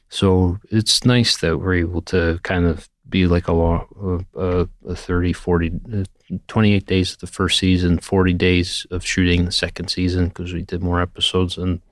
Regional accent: Buffalo, New York, United States; it feels a little bit like where I grew up in Buffalo too.

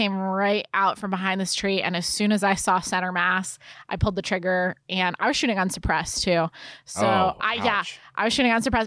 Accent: Connecticut, United States; Listen, I'm from Connecticut, okay?

